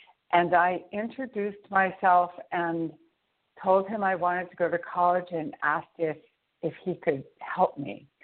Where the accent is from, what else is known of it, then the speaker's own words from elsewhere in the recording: New England, United States; I grew up in New England. Neither of my parents had a high school degree